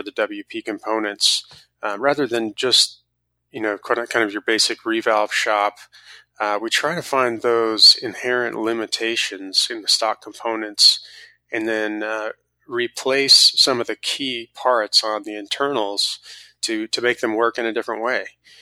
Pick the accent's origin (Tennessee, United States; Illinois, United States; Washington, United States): Washington, United States; Seattle; I grew up in Seattle and I've been riding and racing since I was a kid.